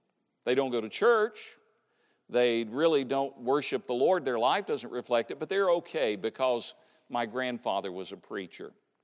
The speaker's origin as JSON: {"language": "English", "region": "Tennessee", "country": "United States", "tie": "born or raised there", "said": "It's a real problem for us Southerners. I grew up in East Tennessee."}